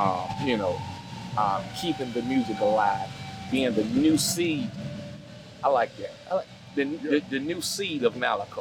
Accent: McComb, Mississippi, United States; is right from my hometown, Macomb, Mississippi. You know, so many greats come out of Mississippi

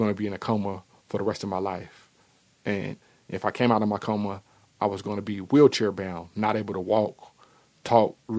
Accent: Dayton, Ohio, United States; I'm from Dayton, Ohio, and I'm going to be 40 years old this year on September the 2nd.

